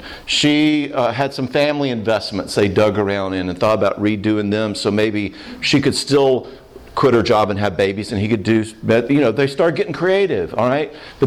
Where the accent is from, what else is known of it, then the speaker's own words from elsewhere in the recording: the South, United States; we had three girls and we're from the South, which means we did Christmas card pictures.